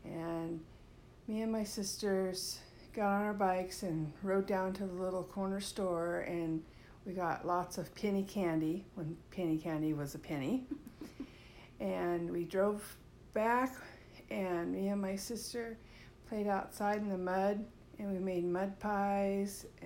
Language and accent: English; Oroville, California, United States; I was born in Oroville, California, and I grew up in Oroville.